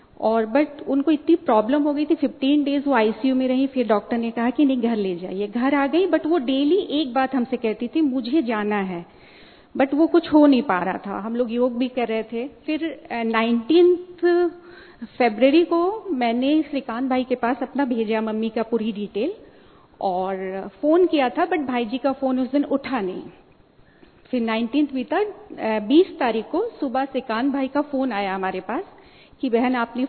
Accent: Prayagraj, Uttar Pradesh, India; मैं इलाहाबाद प्रयागराज से हूँ

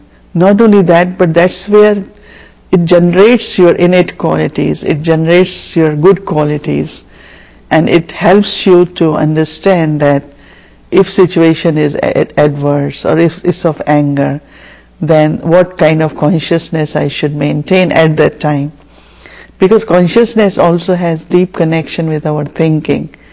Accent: India; Like I am born in India, so I am Indian. This is my nationality.

